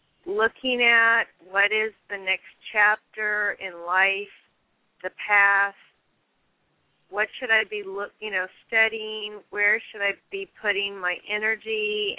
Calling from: California, United States; California.

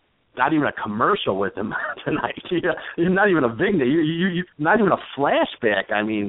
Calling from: Chicago, Illinois, United States; Hey, how you doing? … in Chicago.

